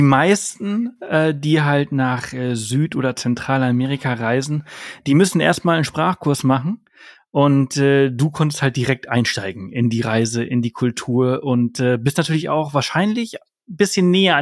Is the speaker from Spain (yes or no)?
yes; Spain; moved away as an adult; Also wir haben zwar die Nationalität gemeinsam, aber bei mir ist es halt, der Vater ist Spanier, die Mutter ist Deutsche. Ich bin in Spanien aufgewachsen, Deutsch aufgewachsen